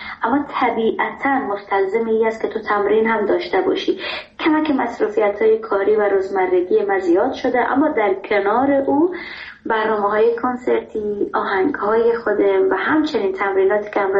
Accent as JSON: {"language": "Persian", "country": "Iran", "tie": "born or raised there", "also_born_or_lived": "Afghanistan", "moved": "as an adult", "said": "من تا زمانی که بچه بودم در ایران متولد شدم، یعنی بزرگ شدم تقریبا طوری بگویم، و تا صنف 12 اونجا با درس خواندم"}